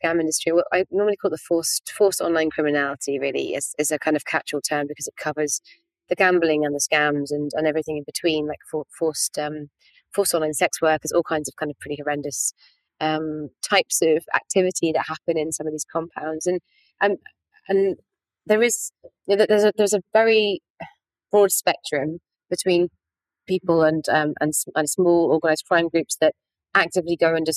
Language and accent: English; United Kingdom; now in Cambodia; especially because I'm being a Brit in this part of the world as well